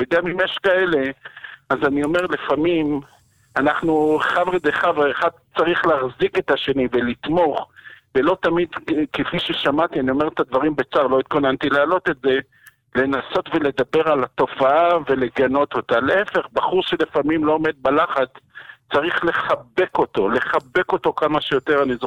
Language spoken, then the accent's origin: Hebrew; Tel Aviv, Tel Aviv District, Israel; born there; אני נולדתי בתל אביב, והוריי זיכרונם לברכה, גרו כל השנים בתל אביב